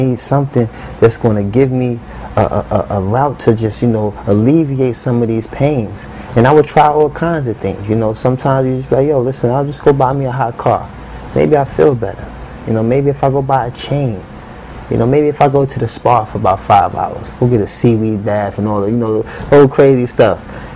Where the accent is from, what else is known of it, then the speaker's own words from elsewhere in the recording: New York City, New York, United States; You know, I come from New York City. Everything's 24 hours.